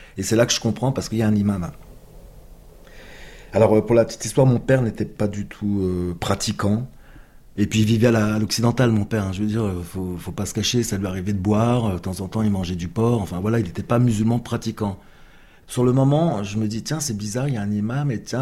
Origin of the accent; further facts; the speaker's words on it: Paris, Île-de-France, France; born there; j'ai 44 ans. Je suis né en France, à Paris, dans le 13e arrondissement.